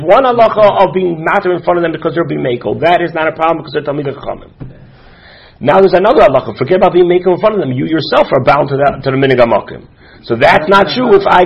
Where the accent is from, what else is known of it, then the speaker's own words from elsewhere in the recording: Israel; It's a real minhag, but since I came from Eretz Yisrael, so as far as I'm concerned, I'm not bound by that minhag.